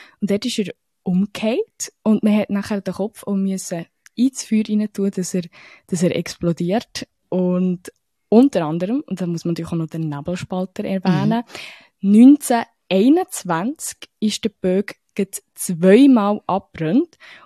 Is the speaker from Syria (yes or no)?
no; Bern, Switzerland; ich bin als Bernerin das erste Mal in meinem Leben an dem 6.